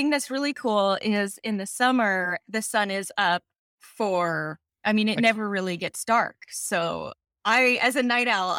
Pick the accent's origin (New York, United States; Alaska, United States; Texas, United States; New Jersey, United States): Alaska, United States; So I grew up in South Central Alaska. And so okay. I remember going to school in the morning in the dark.